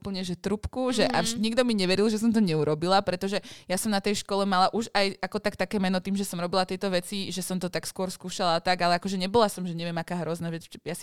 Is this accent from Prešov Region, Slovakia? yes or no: no; Žilina, Žilina Region, Slovakia; ja som zo Žiliny, tam sa to tak radilo, že tam chodili tí dobrí žiaci.